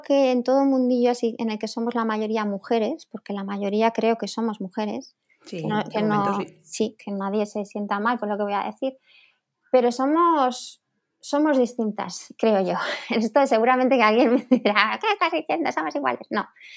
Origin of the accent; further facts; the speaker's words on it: Zaragoza, Aragon, Spain; Yo como soy de Zaragoza y necesitaba yo también compartir todo esto del scrap con gente